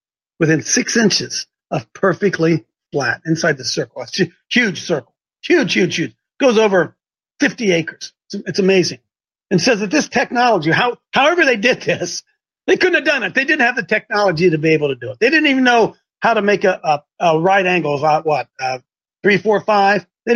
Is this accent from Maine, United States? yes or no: no; Ohio, United States; This is my hometown. And I went, not hometown, home county, same county.